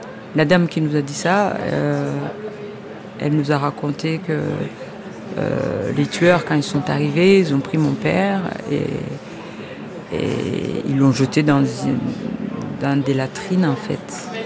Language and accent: French; Northern Province, Rwanda; je viens du Rwanda. Je suis franco-rwandaise, je suis née au Rwanda. Et moi je viens du Nord